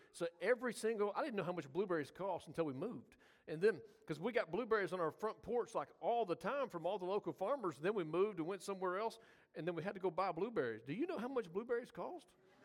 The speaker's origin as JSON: {"language": "English", "town": "Mayfield", "region": "Kentucky", "country": "United States", "tie": "born or raised there", "said": "in Mayfield, Kentucky, where I've been the last 12 years, it's my hometown, it's my home church, my home people."}